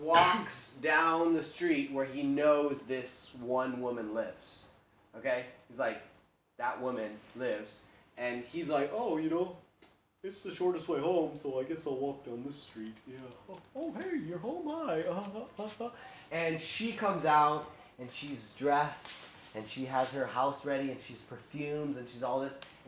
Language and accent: English; United States; I mean, I'm from America, but look at America in the past 5 years.